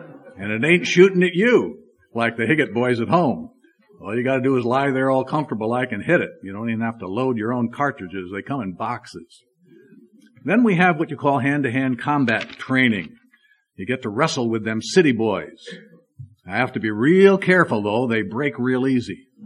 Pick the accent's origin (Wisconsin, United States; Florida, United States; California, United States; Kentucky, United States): Florida, United States; As many of you know, I'm from Florida, and we call that the Sunshine State.